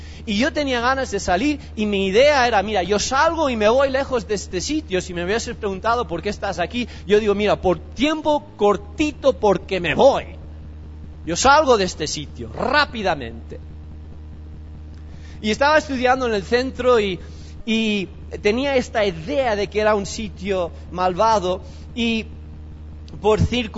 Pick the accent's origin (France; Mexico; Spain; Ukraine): Spain; Rubena, Castile and León; also born or lived in Chicago, United States; La primera vez que andé por las calles de Chicago, porque en mi pueblo, cuando pasabas una persona, le mirabas y decías hola. Así se hacía en Rubena.